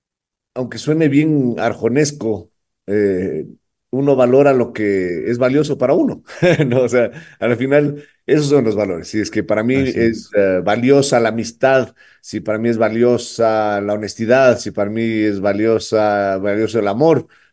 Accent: Quito, Pichincha, Ecuador; born there; Bueno, nací en Quito.

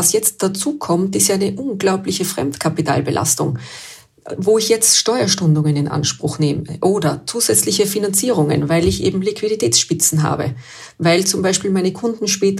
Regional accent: Austria; Und gerade als Österreicher

